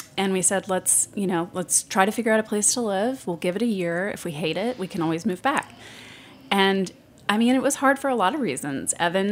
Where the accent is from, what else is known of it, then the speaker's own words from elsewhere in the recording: Texas, United States; also born or lived in Louisiana; And my family is not like that. I grew up in Texas and Louisiana, and my parents lived in Utah for a while.